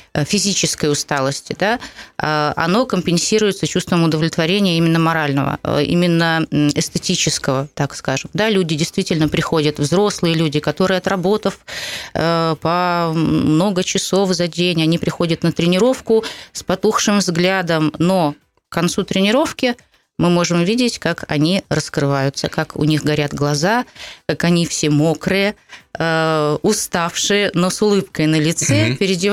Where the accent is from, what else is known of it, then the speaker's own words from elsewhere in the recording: Pskov, Pskov Oblast, Russia; Да, сама я из Пскова.